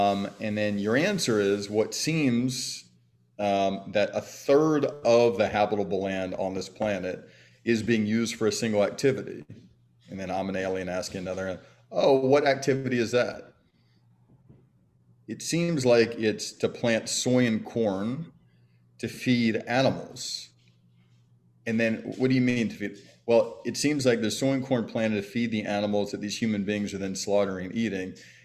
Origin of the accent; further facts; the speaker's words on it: Birmingham, Alabama, United States; I grew up in Birmingham, Alabama, just really focused on trying to be an athlete.